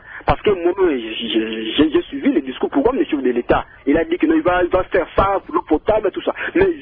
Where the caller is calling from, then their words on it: Mbandaka, Équateur, DR Congo; Moi, ici, je parle précisément ici chez nous, en Mbandaka, là où moi je suis